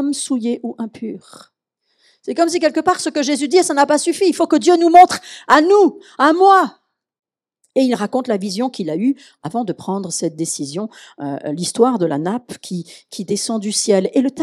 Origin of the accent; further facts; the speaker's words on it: Grand Est, France; Pardon, je suis alsacienne.